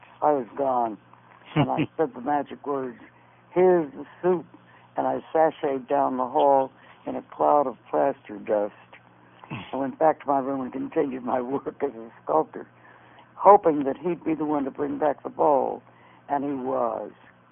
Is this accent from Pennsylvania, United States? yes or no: yes; Philadelphia, Pennsylvania, United States; also born or lived in Boston; I'm from Philadelphia. It's the same thing.